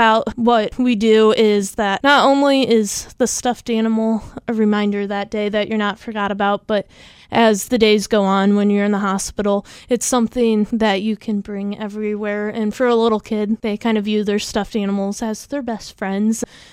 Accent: Chillicothe, United States; Chillicothe Town Theater, which is my hometown, is doing a special

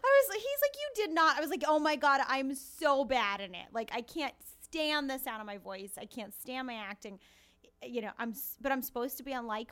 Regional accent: Boston, Massachusetts, United States; It has a similar feel to Boston. I'm from Boston.

